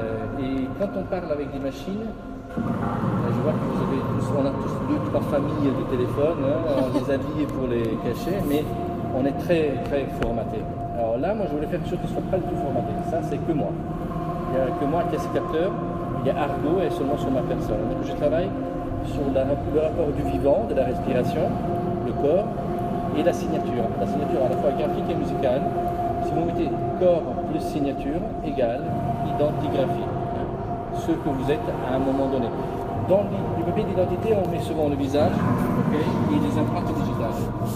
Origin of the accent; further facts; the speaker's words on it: Italy; born there; French is a second language; je suis italien de naissance, d'où les fautes des Français.